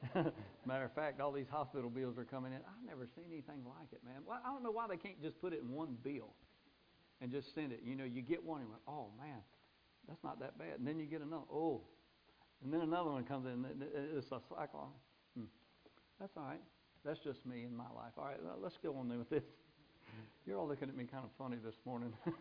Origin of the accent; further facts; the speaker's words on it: Aberdeen, North Carolina, United States; Well, I grew up in Aberdeen, North Carolina, not far from here.